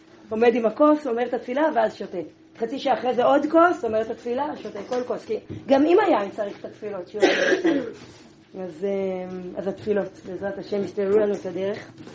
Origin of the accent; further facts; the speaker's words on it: Shuva, Southern District, Israel; קודם כל גם אני גדלתי בשובה.